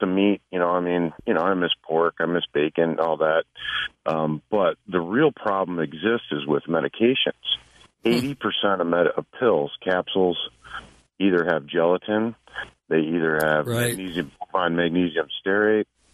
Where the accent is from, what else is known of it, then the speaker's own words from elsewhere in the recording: Nashville, Tennessee, United States; and I'm actually from Nashville, and we're down here doing a mini tour with two prog rock bands from Nashville.